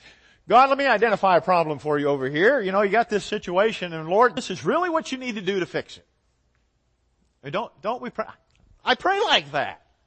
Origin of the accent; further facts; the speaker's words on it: United States; because I'm an American. And as an American, I am absolutely thoroughly infected with materialism.